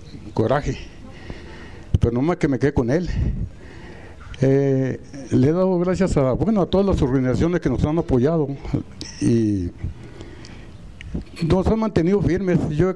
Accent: Ciudad Juárez, Chihuahua, Mexico; Vengo de Ciudad Juárez, la última loma de Chihuahua, de Ciudad Juárez.

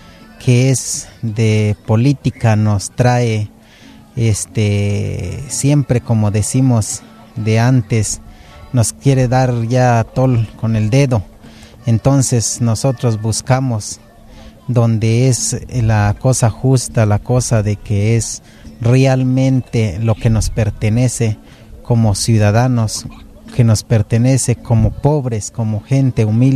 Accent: Villa Las Rosas, Chiapas, Mexico; De Villa Las Rosas.

